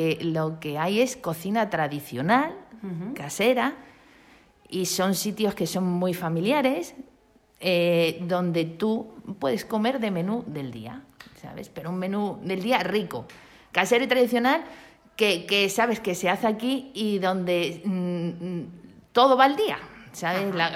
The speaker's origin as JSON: {"language": "Spanish", "town": "Rascafría", "region": "Community of Madrid", "country": "Spain", "said": "Yo, mi familia, toda venimos de Madrid."}